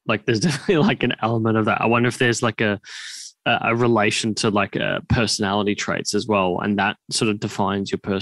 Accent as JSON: {"language": "English", "country": "Australia", "accent": "Australian", "said": "they always have a chuckle at me pronouncing certain words with my Australian accent."}